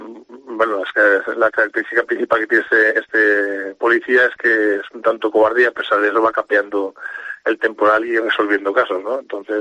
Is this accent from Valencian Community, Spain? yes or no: yes; Onda, Valencian Community, Spain; Sí, soy de Onda, nacido aquí.